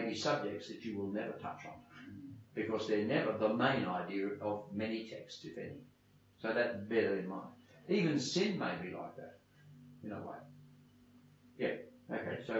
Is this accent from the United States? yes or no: no; Sydney, New South Wales, Australia; particularly where I grew up in Sydney.